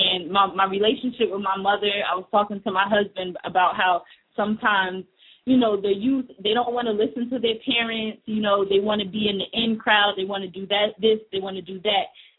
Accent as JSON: {"language": "English", "region": "New Jersey", "country": "United States", "tie": "born or raised there", "said": "And by the way, I am from Jersey, all day, born and raised."}